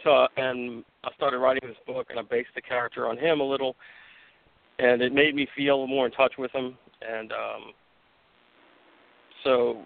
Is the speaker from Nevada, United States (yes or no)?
no; New Orleans, Louisiana, United States; I was inspired by growing up in New Orleans, going to Mardi Gras